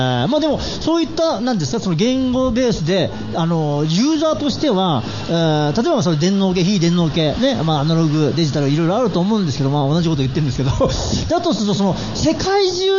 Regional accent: Ise-Shima, Mie, Japan; 私伊勢島、三重県の伊勢島出身なんで、あ、まあ、あの辺はアゴ湾って言って真珠が取れるところなんですよ。

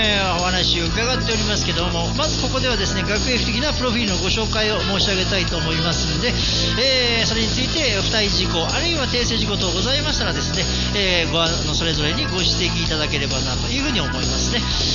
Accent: Mie, Japan; 三重県の方のうちの実家の方もあの災害に見舞われてますから

